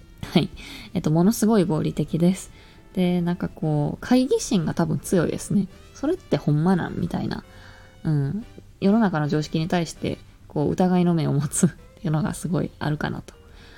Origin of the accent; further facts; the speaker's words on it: Osaka, Japan; moved away as an adult; now in Tokyo, Japan; 大阪出身です。で、4月に会社の転勤で東京に来て、東京生活5ヶ月目っていう感じですね。で、年齢は26歳になる年です。1996年生まれです。